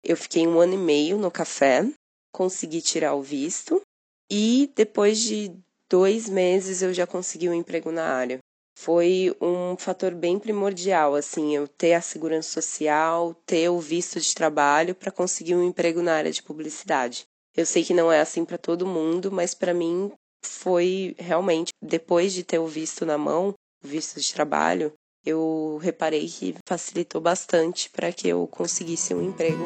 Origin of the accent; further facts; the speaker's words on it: São Paulo, Brazil; moved away as an adult; now in Lisbon, Portugal; eu tenho 30 anos, moro há 2 anos e meio em Portugal, em Lisboa, sou de São Paulo, capital.